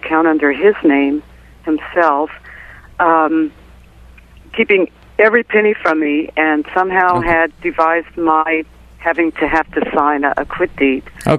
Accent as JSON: {"language": "English", "country": "United States", "said": "I'm an American."}